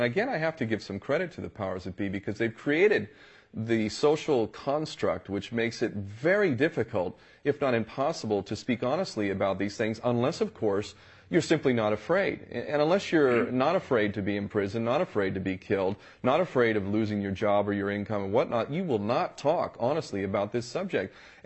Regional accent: United States; born there; I feel that it is absolutely essential as an American-born son that I do everything in my power to stop the crimes of my birth nation.

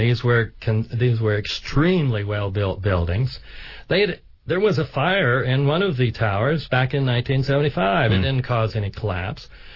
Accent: United States; pardon me, I'm American, so I talk Fahrenheit.

